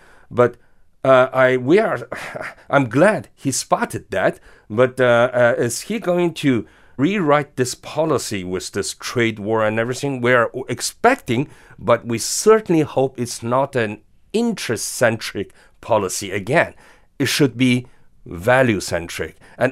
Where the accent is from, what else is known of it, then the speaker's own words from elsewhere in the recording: Xinjiang, China; I'm an Uyghur myself, and you probably know that, the concentration camp in Xinjiang, my home country